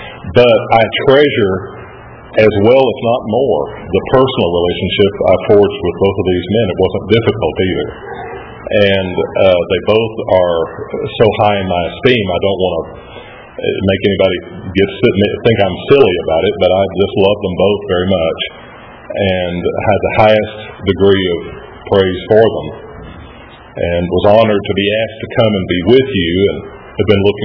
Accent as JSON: {"language": "English", "region": "Texas", "country": "United States", "said": "I'd brag, being Texan, I'd have to brag about it."}